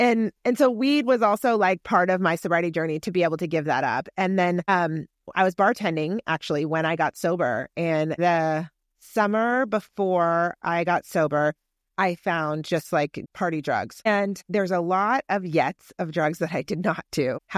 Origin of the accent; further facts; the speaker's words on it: California, United States; I grew up in the Bay Area.